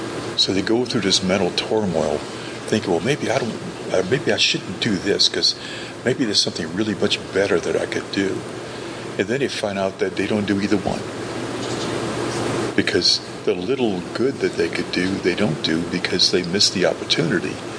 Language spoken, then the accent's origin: English; New Orleans, Louisiana, United States; I was growing up in New Orleans, and we were going through this cold spell.